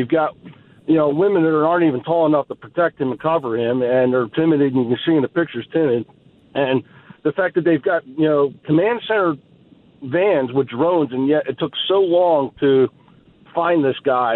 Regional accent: East Coast, United States; Now, I'm originally from the East Coast, just out 50 miles out of Philly

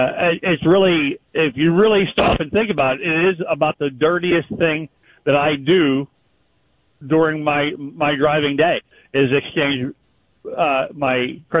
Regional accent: Pennsylvania, United States; Well, and I am from Pennsylvania. I live in Pennsylvania, but I travel all over.

